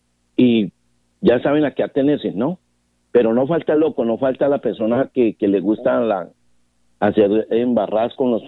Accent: Bogotá, Bogotá Capital District, Colombia; now in Guaviare, Colombia; yo soy de Bogotá, pero me creo más guayanense que cualquiera.

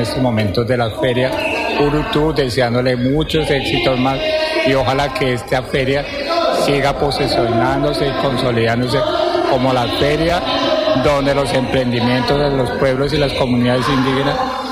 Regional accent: Santiago, Putumayo, Colombia; Yo vengo del Alto Putumayo, de Santiago de Manoy, y es un lugar pues para que también de alguna vez vayan también a conocer.

